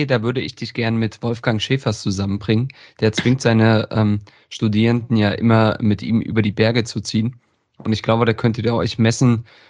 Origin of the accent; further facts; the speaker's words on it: East Germany, Germany; Das finde ich als Ostdeutscher ja immer extrem abenteuerlich.